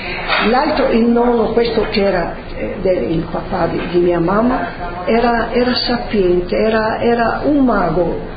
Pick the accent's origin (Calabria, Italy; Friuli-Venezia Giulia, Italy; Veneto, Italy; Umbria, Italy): Friuli-Venezia Giulia, Italy; Trieste; born there; io sono nata a Trieste, ma sono orgogliosa, sai, non sto disprezzando Trieste